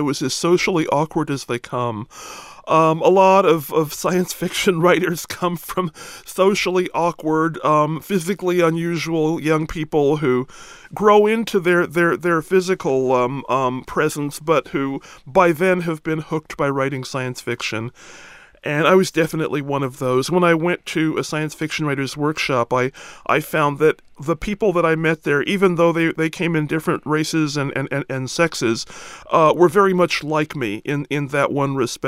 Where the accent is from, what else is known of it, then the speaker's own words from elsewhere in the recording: California, United States; I come from Southern California, and I've never lived in a segregated community